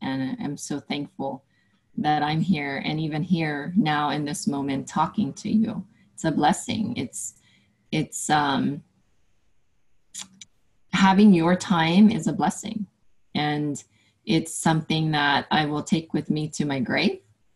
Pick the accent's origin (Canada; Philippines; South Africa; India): Philippines; moved away as an adult; now in United States; I grew up in the Philippines and I was 20 going on 21 when I came. So I was already an adult when I came about 18 years ago.